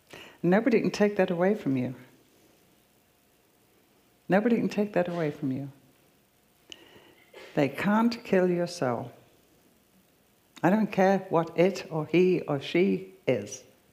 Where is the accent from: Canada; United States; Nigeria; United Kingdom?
United Kingdom; And because I'm British and I respect authority, that's how I was brought up, I said, "Yes, sir."